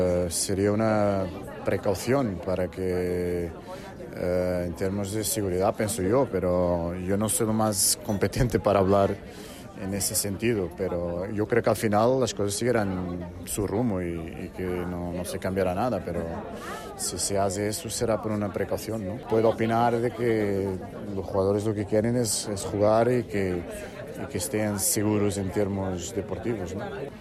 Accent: Portugal; Spanish is a second language; Soy portugués

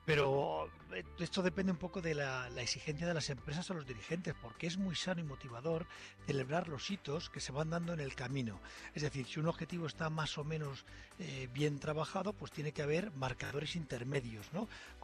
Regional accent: Madrid, Community of Madrid, Spain; primero creo que debemos felicitarnos como madrileños

